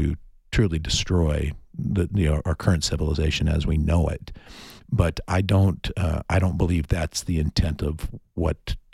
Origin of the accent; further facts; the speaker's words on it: Los Angeles, California, United States; I grew up in Los Angeles